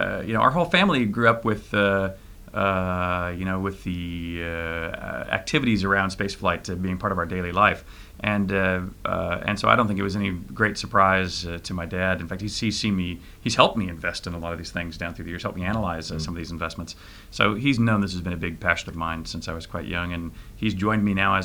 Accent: Cambridge, East of England, United Kingdom; born there; And in fact, I was born here in Cambridge. In fact, Sunday, I went to see the house in which I was born.

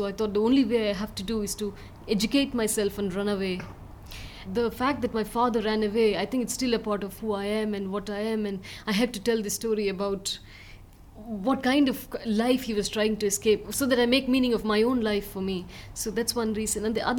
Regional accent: Chennai, Tamil Nadu, India; I was, you know, born and brought up in Chennai

